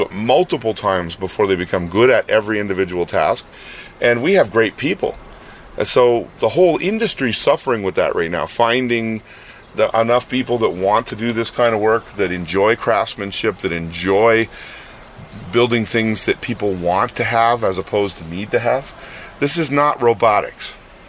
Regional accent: Canada; So am I concerned as a Canadian that I'm going to get hit with tariffs on product coming into the United States?

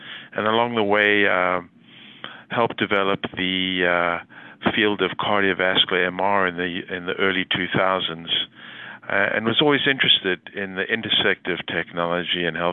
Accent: South Africa; accent: South African; moved away as an adult; now in United States; As you may well recognize from my accent, I'm from South Africa and arrived in this country 30-odd years ago and left South Africa during apartheid and had just finished my medical school training and my family practice training in South Africa

